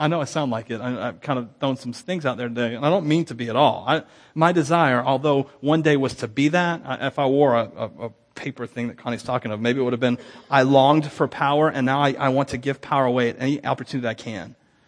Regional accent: Wauchula, Florida, United States; I grew up in Wachula. You can't get much more American than being from Wachula

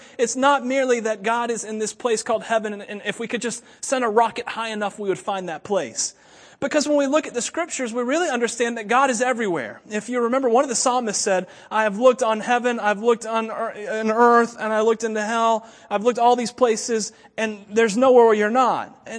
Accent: Wauchula, Florida, United States; accent: southern; I grew up in Wachula and I didn't have the accent that my classmates had, but it still rubbed off on me because I was from that geographic location.

